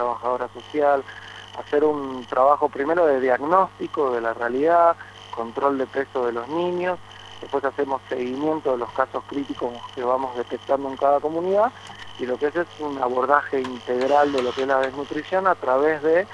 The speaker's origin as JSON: {"language": "Spanish", "region": "Buenos Aires", "country": "Argentina", "lives_now": "Yacuy, Argentina", "said": "yo soy de Buenos Aires y junto con Luli, que también es de Buenos Aires, estamos viviendo en la comunidad de Yacuy."}